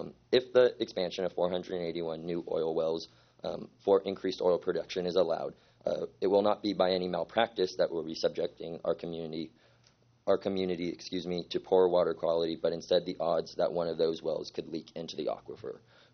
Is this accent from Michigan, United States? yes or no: no; Arroyo Grande, California, United States; I'm a Slo County resident born and raised in Arroyo Grande.